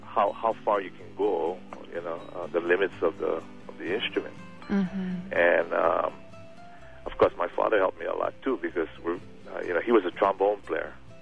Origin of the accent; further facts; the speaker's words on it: Aliamanu, Hawaii, United States; I thought I grew up in the Aliamanu, Salt Lake area, and some of the good rock bands back then in Hawaii came from Radford High School